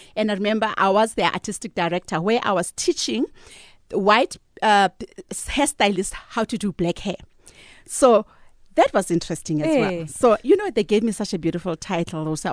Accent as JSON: {"language": "English", "region": "Gauteng", "country": "South Africa", "said": "Because where I stay, I mean, I'm from the Vaal."}